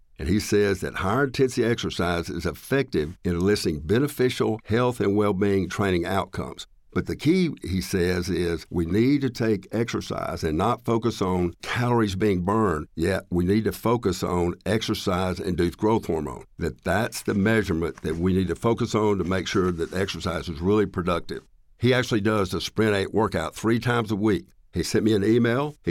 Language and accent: English; Tennessee, United States; accent: Southern; as you can tell by the accent, I'm a Southerner, born and raised in Tennessee. I'm over age 60.